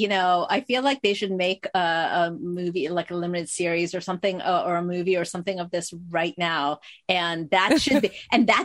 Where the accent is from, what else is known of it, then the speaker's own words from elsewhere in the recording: South Korea; English is a second language; I came over from Korea. I didn't speak English and, you know, in middle school